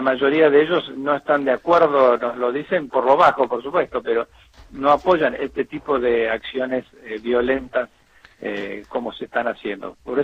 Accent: Esquel, Chubut, Argentina; Desde que yo tengo uso de razón, yo me crié en Esquel y siempre ha habido una convivencia pacífica.

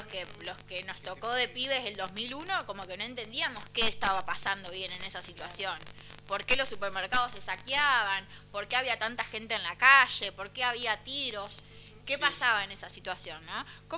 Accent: Argentina; como argentinos

